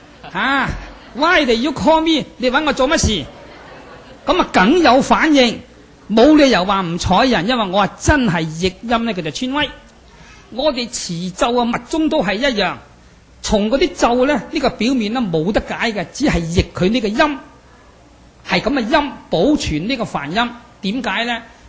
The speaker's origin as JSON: {"language": "Cantonese", "region": "Guangdong", "country": "China", "said": "就絕對唔能夠似我哋廣東話傳位得咁正噶啦"}